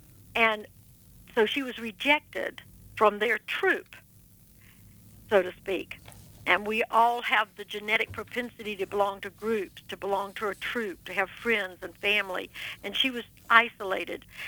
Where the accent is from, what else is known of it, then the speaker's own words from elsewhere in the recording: Georgia, United States; When I was growing up in South Georgia, my mother would encourage me and my friends to go as far out into the woods as we could go.